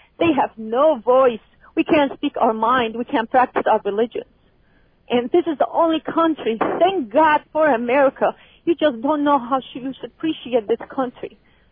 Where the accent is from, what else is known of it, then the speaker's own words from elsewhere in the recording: United States; And I'm so proud of being American.